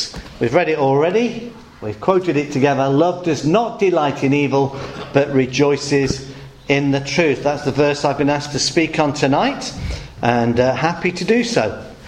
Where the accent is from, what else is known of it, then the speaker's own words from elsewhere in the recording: Coventry, West Midlands, United Kingdom; I grew up in the Midlands. Coventry is where I was born and bred. I did for a year when I was training alongside two evangelists move, I suppose, about 10 or 15 miles down the road to Royal Leamington Spa.